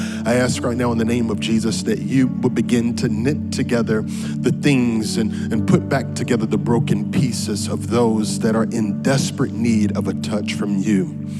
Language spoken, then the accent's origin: English; Creedmoor, North Carolina, United States; I am from North Carolina, a small town right outside of Raleigh-Durham named Creedmoor. And it is a bustling metropolitan city of about 1,400 people.